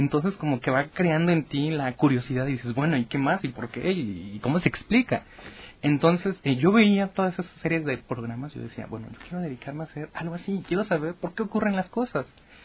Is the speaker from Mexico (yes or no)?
yes; Oaxaca, Mexico; Yo soy de la ciudad de Oaxaca.